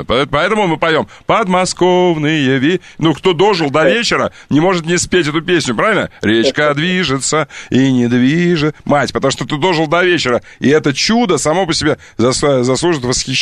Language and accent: Russian; Omsk, Omsk Oblast, Russia; Ты знаешь, что я из Омска? Знаешь, что я из Омска?